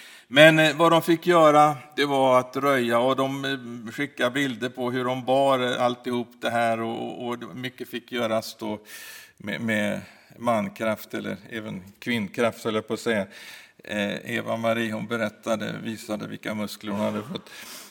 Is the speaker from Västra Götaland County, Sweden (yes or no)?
no; Örebro, Örebro County, Sweden; jag var 10 år när bomben slog ner i min hemstad Örebro.